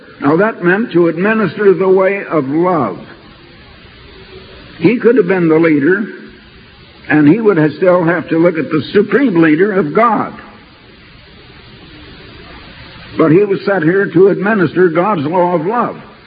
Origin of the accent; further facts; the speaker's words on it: Iowa, United States; now in Oregon, United States; it was like the song that was so popular when we came out to Oregon from Iowa back in 1924.